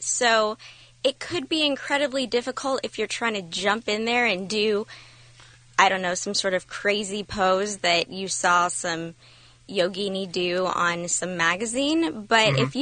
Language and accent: English; California, United States; now in Covina, United States; I am originally from Orange County.